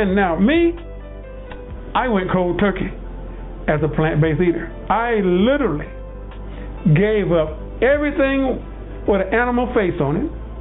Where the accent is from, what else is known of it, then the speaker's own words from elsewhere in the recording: the South, United States; I'm going to be honest, I'm from the South Southern boy.